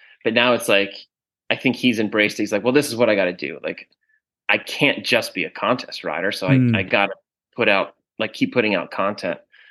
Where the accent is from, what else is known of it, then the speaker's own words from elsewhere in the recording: Raleigh, North Carolina, United States; So Steve was in Raleigh, North Carolina, my hometown, for a race